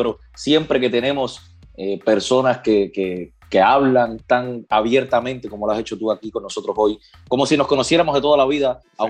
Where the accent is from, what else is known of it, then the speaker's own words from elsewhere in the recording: Cuba; como decimos los cubanos, uno tiene que guardar la forma, Carlitos. Así decimos en mi país.